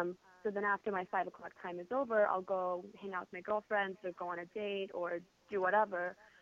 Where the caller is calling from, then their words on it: Chicago, Illinois, United States; I'm calling you from Chicago, Illinois today.